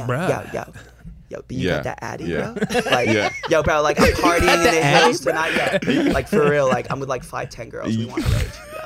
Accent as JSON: {"language": "English", "town": "North London", "region": "London", "country": "United Kingdom", "accent": "RP London", "said": "So I'm from North London."}